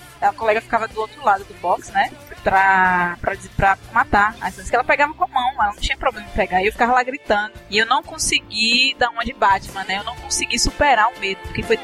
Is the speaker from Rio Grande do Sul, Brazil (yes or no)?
no; Bahia, Brazil; Então, no começo, era difícil, porque eu sou baiana, eu não entendia esse lance.